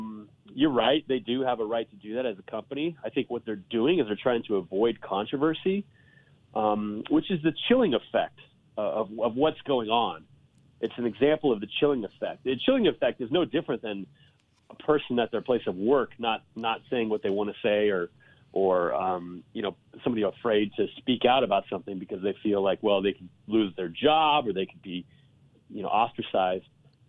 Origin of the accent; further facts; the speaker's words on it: Denver, Colorado, United States; I live here in Denver, and I'm excited about being here in my hometown.